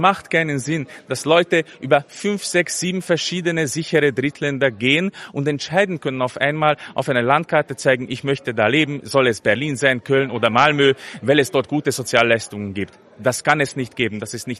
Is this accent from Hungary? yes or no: yes; Hungary; Es ist nicht meine Aufgabe als Ungar zu entscheiden, wie die Gesellschaft sich in Deutschland oder Österreich oder sagen wir in Belgien aufstellen soll.